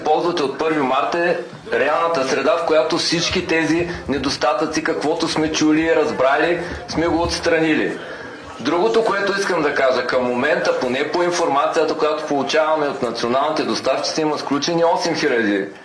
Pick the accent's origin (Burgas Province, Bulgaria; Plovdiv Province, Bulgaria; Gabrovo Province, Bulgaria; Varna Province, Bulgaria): Gabrovo Province, Bulgaria; пък и съм от Габровско, така че там сме сметкаджи.